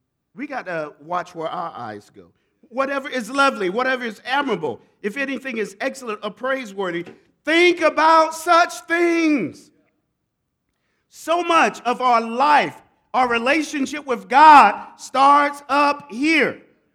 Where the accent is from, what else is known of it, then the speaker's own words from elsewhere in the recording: Tallahassee, Florida, United States; also born or lived in New York City; I had the wonderful privilege of living in New York City for 16 years. 16 winters. I grew up in Florida. What is winter like in Tallahassee, Florida?